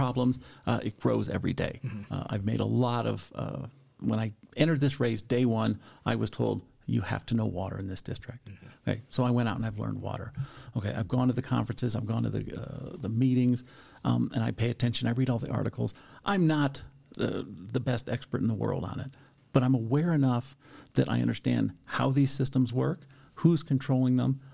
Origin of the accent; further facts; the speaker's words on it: Colorado, United States; I am the person I am today because of growing up in Colorado